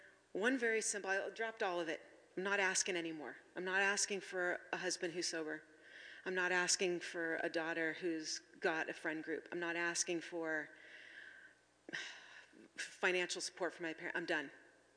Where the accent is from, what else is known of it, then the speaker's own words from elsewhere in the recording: United States; Because we are raised, we're at the center of everything. We're American individualists, right?